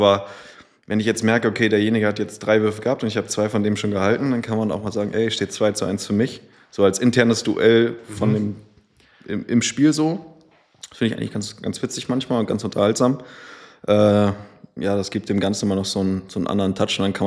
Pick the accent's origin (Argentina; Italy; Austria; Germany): Germany; Lübeck, Schleswig-Holstein; born there; 29 Jahre, gebürtig aus Lübeck.